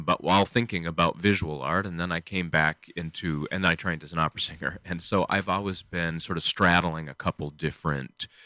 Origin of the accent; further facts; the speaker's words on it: Michigan, United States; I grew up in a small town in Michigan.